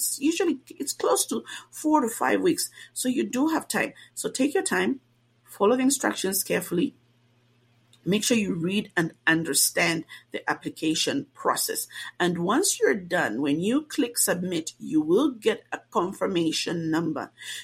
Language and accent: English; Luanshya, Copperbelt, Zambia; born there; I was born in Luansha, so I would indicate Luansha, right?